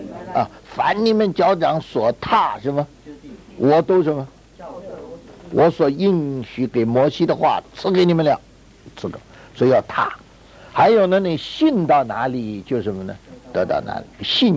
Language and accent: Chinese; China; 我们中国人说，一个人老在屋里窝在那儿